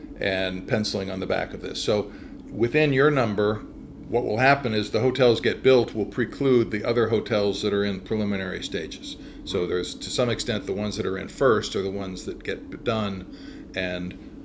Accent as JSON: {"language": "English", "town": "Indianapolis", "region": "Indiana", "country": "United States", "tie": "born or raised there", "said": "You know, when I was a kid growing up in Indianapolis, IUPUI was a sleepy little blip over there that you barely knew where it was."}